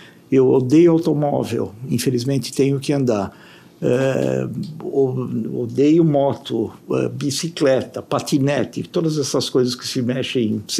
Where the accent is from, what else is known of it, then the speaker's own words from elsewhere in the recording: São Paulo, Brazil; born there; eu nasci no Bom Retiro, e me lembro de ter andado bastante naquela época, naquele bairro.